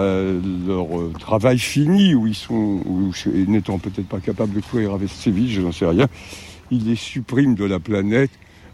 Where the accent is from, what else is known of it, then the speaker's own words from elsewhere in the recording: Brittany, France; accent: Breton; je retrouve mon accent breton d'origine.